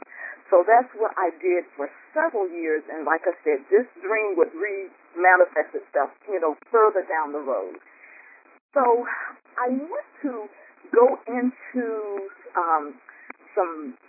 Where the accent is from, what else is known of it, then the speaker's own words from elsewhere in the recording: Gainesville, Georgia, United States; I grew up in Gainesville, Georgia. As a teenager, I always wanted to be a model.